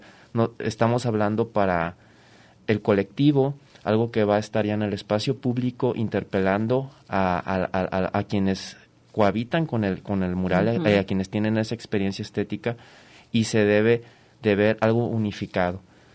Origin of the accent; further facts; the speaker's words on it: Reynosa, Tamaulipas, Mexico; Soy de Reynosa, así es.